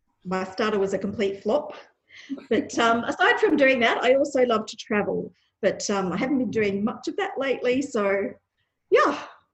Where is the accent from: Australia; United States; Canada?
Australia; I'm an Australian author of historical romance